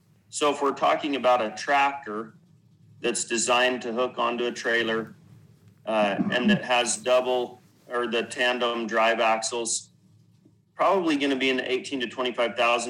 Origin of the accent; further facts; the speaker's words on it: Idaho, United States; I grew up in Southern Idaho and had a lot of background in like the fab industry, like the metal fab industry and farming in general. I grew up on a farm